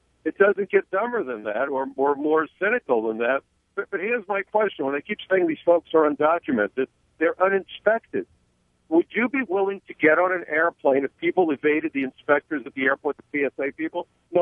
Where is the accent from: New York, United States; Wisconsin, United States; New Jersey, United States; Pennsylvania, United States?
New York, United States; 15 of them since 9/11 as a New Yorker. My neighbors were killed. The ashes landed on us.